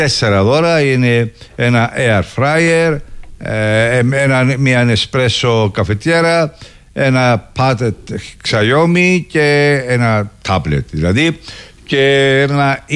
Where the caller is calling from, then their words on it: Limassol, Limassol District, Cyprus; από τη Λεμεσό.